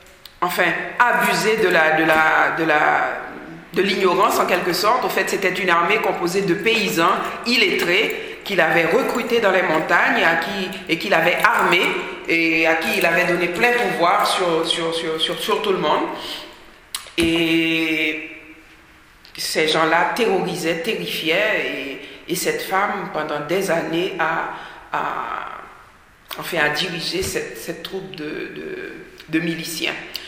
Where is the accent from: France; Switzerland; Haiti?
Haiti; moved away; cette enfance en Haïti, parce que j'ai grandi en Haïti, quand je suis partie, je suis restée 20 ans sans retourner en Haïti.